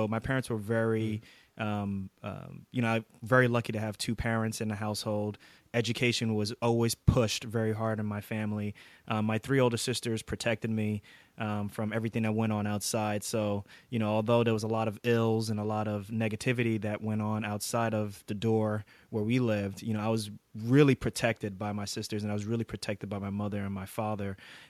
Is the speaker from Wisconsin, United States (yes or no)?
no; Queens, New York, United States; also born or lived in Irvington, New Jersey; So I grew up in New York, grew up in Queens, New York, and then we moved to a city right outside of right outside of Newark, New Jersey, called Irvington, New Jersey.